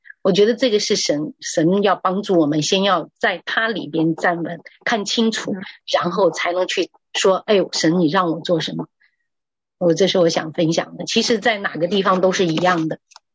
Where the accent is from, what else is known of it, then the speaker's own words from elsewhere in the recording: China; 其实我有时候有一年我回到中国去的时候哈